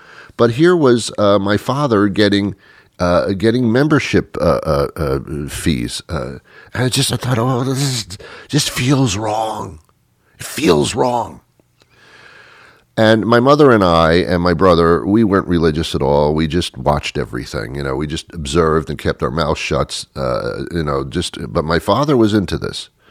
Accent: New Jersey, United States; I was brought up in New Jersey. I don't know if it's different in New Jersey

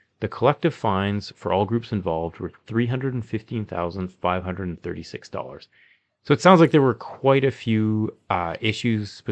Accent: Calgary, Alberta, Canada; we're both from Calgary, Alberta, Canada.

